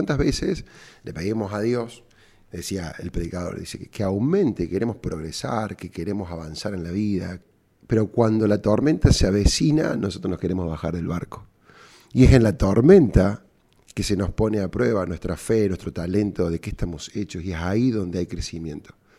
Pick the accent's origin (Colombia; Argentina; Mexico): Argentina; Córdoba; cordobés y emprendedor.